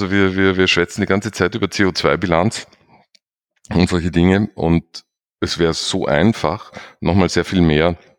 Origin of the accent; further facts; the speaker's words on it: Austria; da war dann plötzlich alles dicht bei uns in Österreich